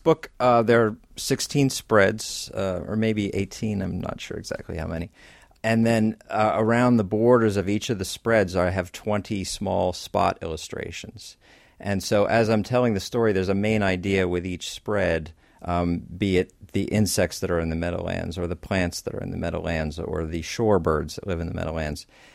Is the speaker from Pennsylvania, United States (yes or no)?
yes; Pennsylvania, United States; now in Rutherford, United States; I grew up in Pennsylvania and moved to Rutherford, New Jersey in 1995.